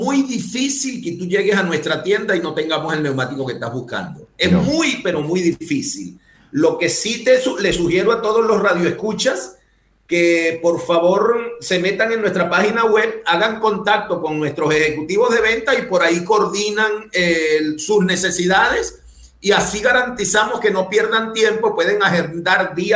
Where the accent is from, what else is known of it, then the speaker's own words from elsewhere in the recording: Venezuela; now in Chile; Soy venezolano, Marcelo, tengo 5 años que llegué a Chile